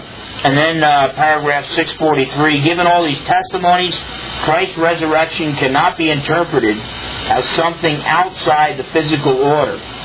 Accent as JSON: {"language": "English", "region": "New Jersey", "country": "United States", "tie": "born or raised there", "said": "when I was a kid growing up in Jersey, that's all my Protestant friends told me about"}